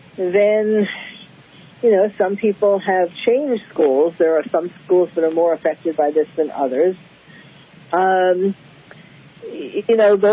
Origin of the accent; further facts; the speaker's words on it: New York, United States; now in California, United States; I mean, I was born and bred in New York, and I went to a temple school from the time that I was, I don't know, five or something.